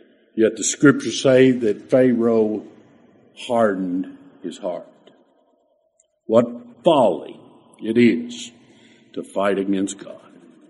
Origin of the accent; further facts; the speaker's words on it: Henderson, Kentucky, United States; found out that the physician was from Henderson, Kentucky, my hometown.